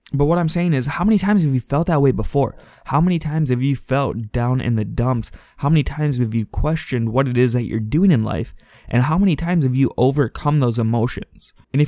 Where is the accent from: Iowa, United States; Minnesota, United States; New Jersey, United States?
Minnesota, United States; So I'm from Minnesota, and right now we just had a week here where it did not get above negative 20 degrees.